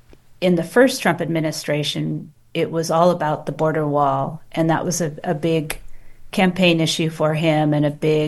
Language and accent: English; San Diego, California, United States; having grown up at the border, I mean, I grew up in San Diego, that the border is almost 2,000 miles long.